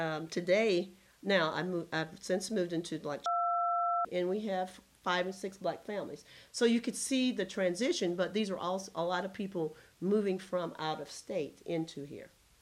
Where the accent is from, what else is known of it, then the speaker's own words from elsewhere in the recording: the South, United States; And I grew up from the South, so I knew about the Ku Klux Klan. I knew about all the racism and everything.